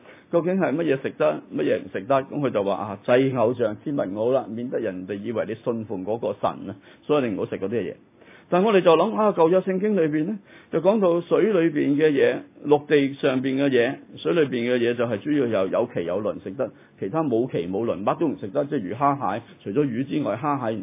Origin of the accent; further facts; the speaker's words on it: China; 我哋中國人就乜都食㗎嘛，除咗張台喎